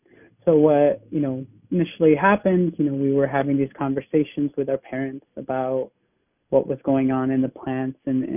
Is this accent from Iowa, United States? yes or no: yes; Sioux City, Iowa, United States; So I'm from Sioux City, Iowa. That's the tri-state area there of South Dakota, Nebraska, and Iowa.